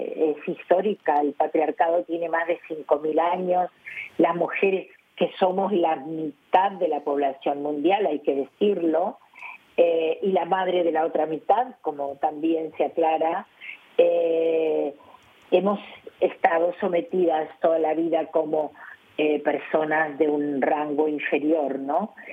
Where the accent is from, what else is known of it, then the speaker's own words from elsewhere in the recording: Argentina; now in Spain; Argentina me duele, por supuesto, como la tierra donde me crié. Y bueno, pasé mi infancia